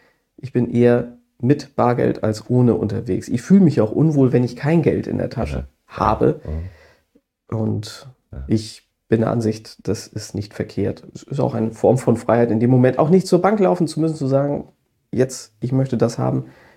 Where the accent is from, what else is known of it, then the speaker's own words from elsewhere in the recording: Flensburg, Schleswig-Holstein, Germany; Beide Ecken sind ganz anders vergleichsweise als meine Heimat Flensburg oder eben Langballig.